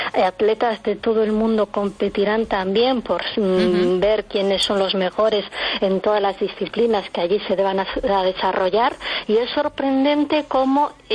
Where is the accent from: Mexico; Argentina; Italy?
Italy; Spanish is a second language; now in France; como todo el mundo sabe, yo soy italiana, con lo cual tendría que ir con la selección italiana si me tirase el corazón, pero llevo muchísimos años viviendo en Francia